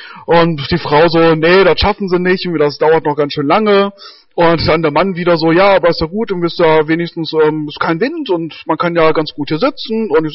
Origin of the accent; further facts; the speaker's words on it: North Rhine-Westphalia, Germany; Und es ist bei uns im Ruhrgebiet, ist es eigentlich ähnlich.